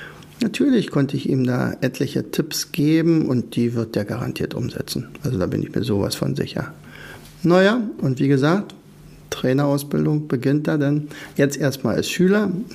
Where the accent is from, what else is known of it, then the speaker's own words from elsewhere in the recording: Germany; Also ich habe ja in der DDR den Lehrerberuf studiert. Und ich bin natürlich in der DDR aufgewachsen